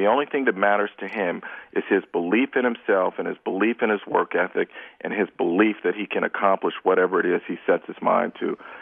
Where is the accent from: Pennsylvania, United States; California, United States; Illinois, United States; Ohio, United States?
California, United States; I grew up in the Bay Area, and there was such a bond between that community and that team.